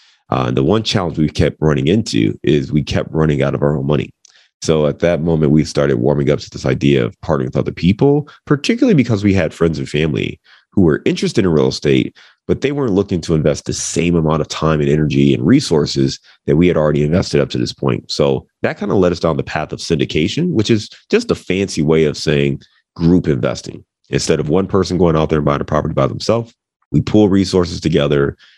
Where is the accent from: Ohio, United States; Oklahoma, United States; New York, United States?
Ohio, United States; Cleveland; now in Cincinnati, United States; Cincinnati, born and raised in Cleveland, Ohio, kind of bounced around the Midwest.